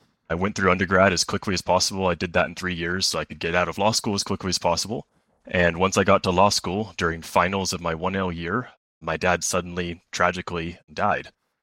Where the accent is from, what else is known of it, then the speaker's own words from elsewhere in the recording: Tulsa, Oklahoma, United States; I'm from Tulsa, Oklahoma, and my dad was a trial attorney.